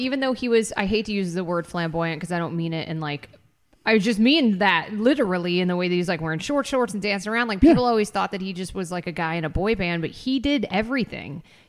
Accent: United States; accent: American; because I am an American with an American accent

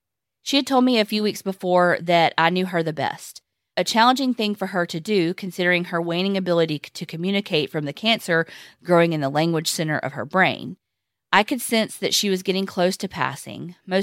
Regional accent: Tennessee, United States; I originally felt drawn to you guys because I'm from Tennessee, and I loved your accents and the nostalgia you gave me about living in the South.

